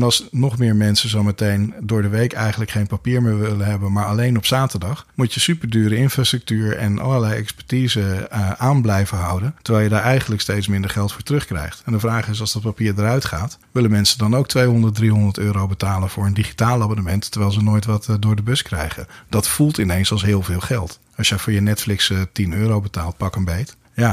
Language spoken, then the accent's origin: Dutch; Netherlands; maar ik ben ook een Nederlander